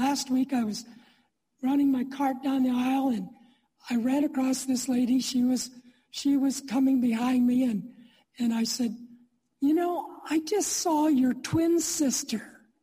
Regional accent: Platteville, Wisconsin, United States; when I was growing up in the Platteville area. It was in the 1950s.

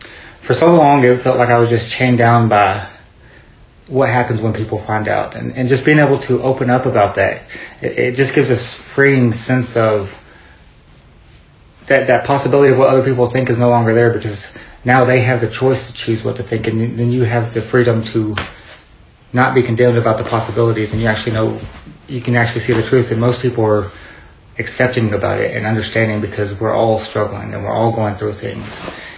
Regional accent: Santa Fe, New Mexico, United States; born there; When I was born, I was born in Santa Fe, New Mexico

